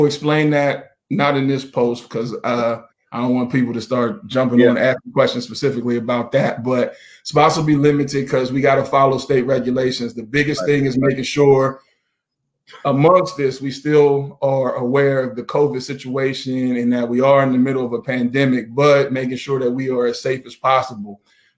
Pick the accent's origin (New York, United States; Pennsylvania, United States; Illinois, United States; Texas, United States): Pennsylvania, United States; Pittsburgh; And then I'm from Pittsburgh. I've done a lot of different camps in Pittsburgh with the FBU.